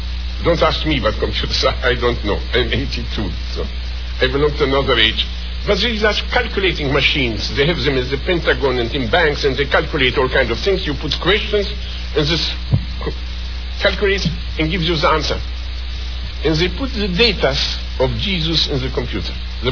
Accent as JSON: {"language": "English", "country": "Romania", "said": "I am from Romania."}